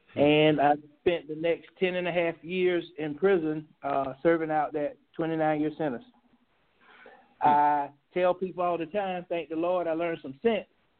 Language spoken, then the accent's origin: English; Marshville, North Carolina, United States; I'm a native of Marshville. I was born there in Marshville. My mother's a native of Marshville. My father is a native of Anson County over in the White Store area. Grew up there in Marshville.